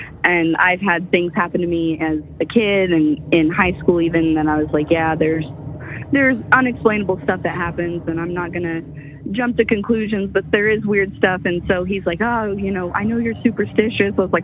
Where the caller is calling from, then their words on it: Midwest, United States; I'm from the Midwest.